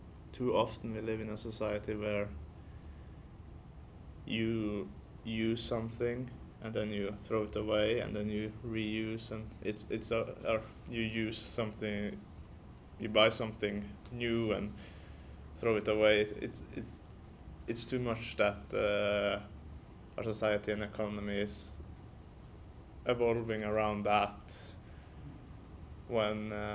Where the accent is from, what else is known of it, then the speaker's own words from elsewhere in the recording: Norway; English is a second language; For me, it's I'm from Norway